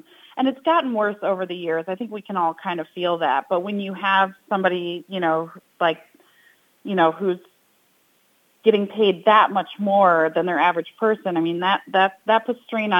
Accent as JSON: {"language": "English", "town": "Ann Arbor", "region": "Michigan", "country": "United States", "said": "I'm from Ann Arbor, Michigan, so just one state away."}